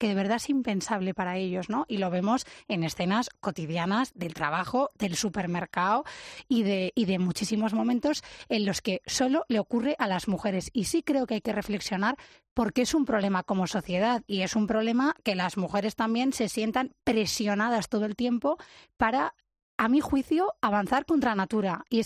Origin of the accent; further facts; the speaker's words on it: Madrid, Community of Madrid, Spain; y yo soy de Madrid pero lo veo así